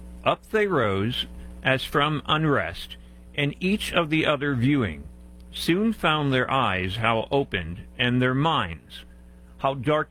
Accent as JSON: {"language": "English", "region": "Pennsylvania", "country": "United States", "said": "I'm originally from Pennsylvania, and all my relatives are up there"}